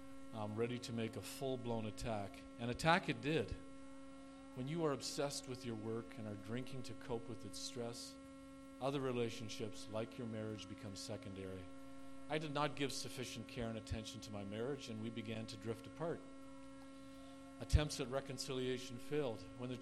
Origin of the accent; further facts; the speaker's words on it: Brampton, Ontario, Canada; born there; I was born in Brampton, Ontario, to the parents of World War II immigrants from Europe. I was raised in a good Christian home.